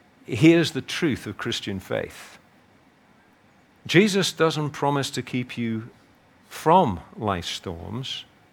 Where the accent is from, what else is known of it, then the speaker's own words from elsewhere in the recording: Liverpool, North West England, United Kingdom; I come from Liverpool. I can't help that.